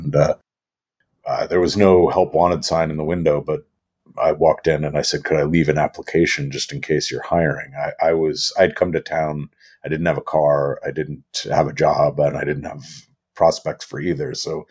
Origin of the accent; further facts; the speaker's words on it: New Jersey, United States; My father was a commuter. I grew up in New Jersey, and he would swing by the newsstand in Hoboken, where he changed trains, and grab himself a evening paper.